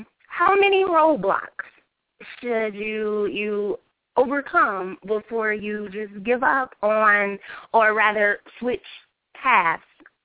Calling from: Atlanta, Georgia, United States; I'm calling from Atlanta.

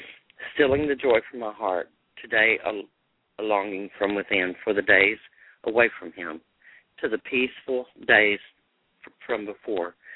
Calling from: Austin, Texas, United States; Austin, Texas.

